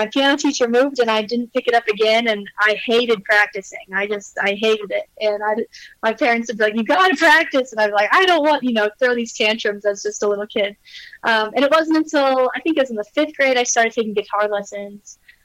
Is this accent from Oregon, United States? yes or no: yes; Klamath Falls, Oregon, United States; I grew up in Southern Oregon, Klamath Falls, about 20 miles north of California, the California border